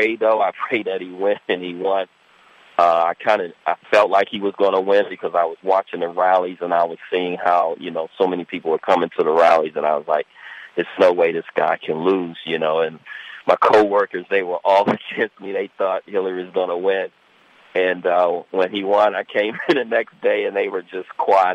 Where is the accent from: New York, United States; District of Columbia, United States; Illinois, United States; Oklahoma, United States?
District of Columbia, United States; Washington; I'm from Washington.